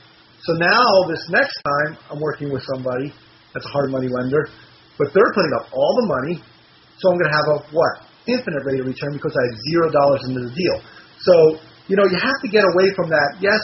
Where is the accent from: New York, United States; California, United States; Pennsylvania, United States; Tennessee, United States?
Pennsylvania, United States; Philadelphia; I'm from Pennsylvania. It's a different world up there, Philadelphia area.